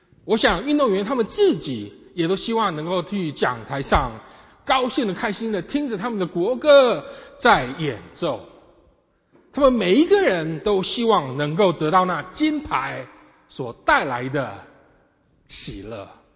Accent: Hawaii, United States; also born or lived in Taiwan; 我是台湾出生，夏威夷长大的，11岁跟我家人一起移民到夏威夷去，所以在我成长的过程，有充满了东方的文化，也充满了西方的色彩。

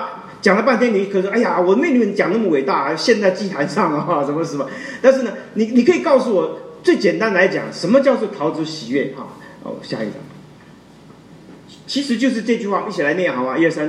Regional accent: China; 我就在想难道是我们中国人这么可爱吗？

